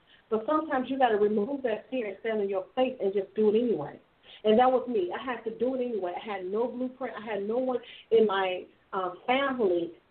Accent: Illinois, United States; as I've since stated, and I'm from Illinois.

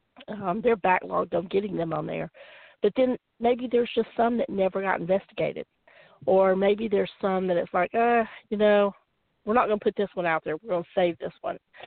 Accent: Alabama, United States; I will say, I'm originally from Alabama, so I already get made fun of.

